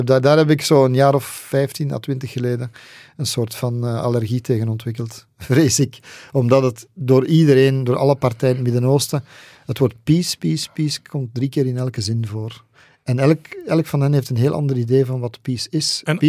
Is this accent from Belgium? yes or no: yes; Flanders, Belgium; hoe noemen we dat bij ons in Vlaanderen, pappen en nat houden is